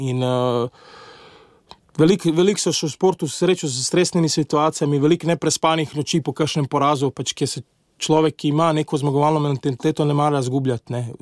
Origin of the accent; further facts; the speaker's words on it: Ljubljana, Central Slovenia, Slovenia; kot Ljubljančan mi je vedno v srcu